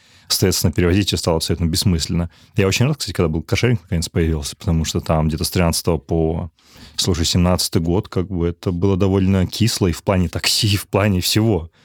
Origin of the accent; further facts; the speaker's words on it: Chelyabinsk, Chelyabinsk Oblast, Russia; Я из Челябинска переехал, он почти что земляки с тобой.